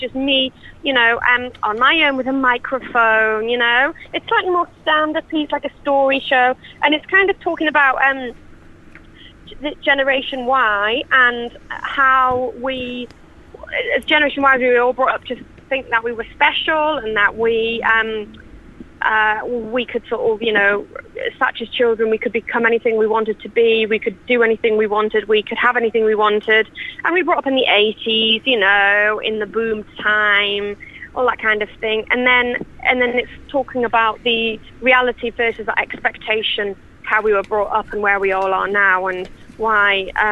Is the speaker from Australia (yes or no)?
yes; Newcastle, New South Wales, Australia; Well, I'm from Newcastle. This is not normal.